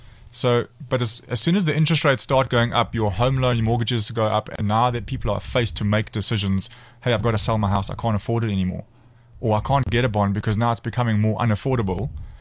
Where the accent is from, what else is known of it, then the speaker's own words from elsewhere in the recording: Durban, KwaZulu-Natal, South Africa; I am from Durban.